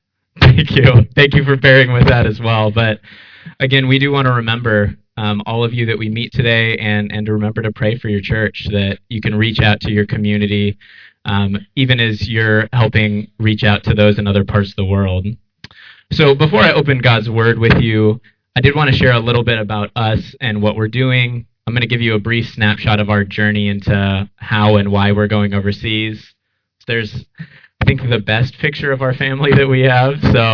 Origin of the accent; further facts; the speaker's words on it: United States; training them to go to countries that I, as an American, might have trouble having access to.